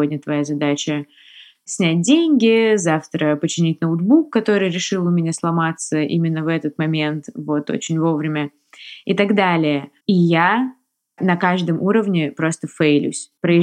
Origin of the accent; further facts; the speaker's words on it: Russia; я только что приехала из России